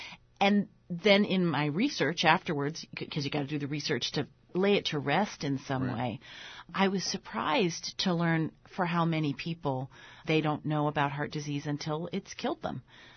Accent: Washington, District of Columbia, United States; also born or lived in Harlem, New York; I think growing up in Washington, D.C., my parents moved from New York. I was born in Harlem.

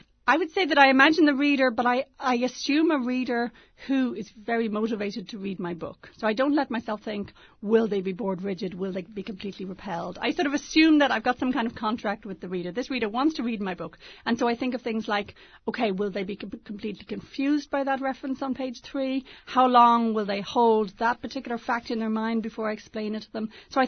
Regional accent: Ireland; I'm sometimes claimed as a Brit along with them, even though I'm actually Irish.

